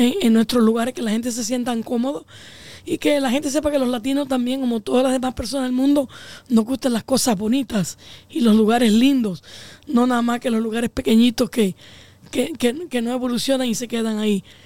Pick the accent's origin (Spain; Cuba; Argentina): Cuba; moved away; cuando nosotros vinimos de Cuba era bien, miren, claro. No podíamos volver para atrás. No podíamos regresar a Cuba.